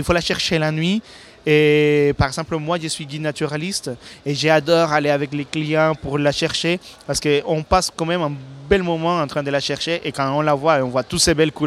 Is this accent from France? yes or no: no; Costa Rica; French is a second language; Je viens de Costa Rica en fait.